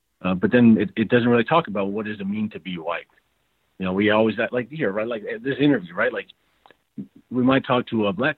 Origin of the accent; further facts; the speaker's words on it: Cleveland, Ohio, United States; now in Denver, United States; I live in Denver now, but I grew up in Cleveland, Ohio